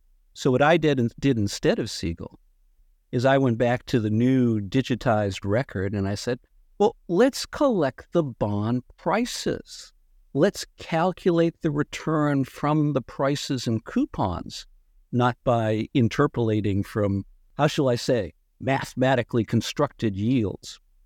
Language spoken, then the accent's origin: English; Massachusetts, United States; And I'm thinking, I grew up in Massachusetts.